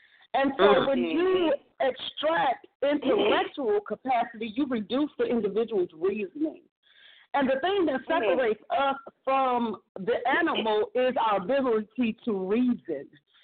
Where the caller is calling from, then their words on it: St. Louis, Missouri, United States; I'm calling from St. Louis.